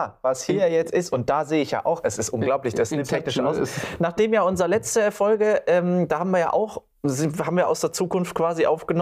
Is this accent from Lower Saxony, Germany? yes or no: no; Cologne, North Rhine-Westphalia, Germany; Ich komme aus Köln